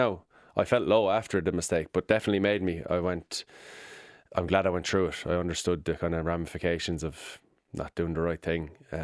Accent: Ireland; And I suppose that's weird saying it as an Irish rugby or sports.

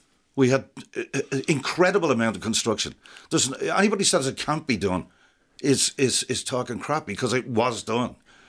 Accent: Coolock, County Dublin, Ireland; The same way I grew up in Coolock, and around the same time that Tallaght and Clondalkin was built.

